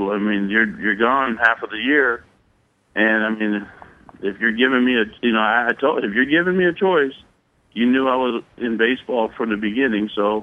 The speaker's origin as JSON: {"language": "English", "region": "California", "country": "United States", "tie": "born or raised there", "said": "That's one thing that I learned growing up in the Bay Area."}